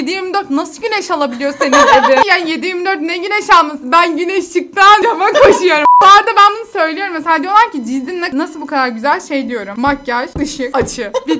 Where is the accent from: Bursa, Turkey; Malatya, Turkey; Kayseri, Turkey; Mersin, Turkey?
Malatya, Turkey; Ben Altınbaş Üniversitesi Eczacılık Fakültesi 2. sınıf öğrencisiyim. Malatyalıyım.